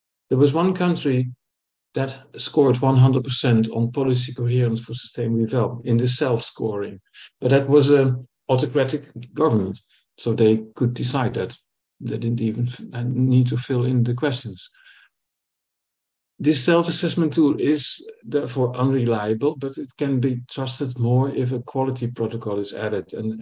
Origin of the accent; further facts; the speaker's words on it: Netherlands; I'm from the Netherlands originally